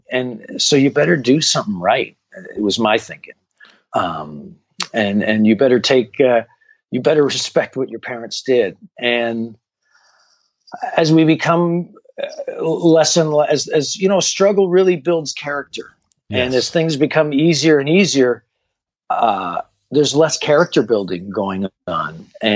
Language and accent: English; Toronto, Ontario, Canada; Growing up in Toronto in the time I did, we were all children of immigrants.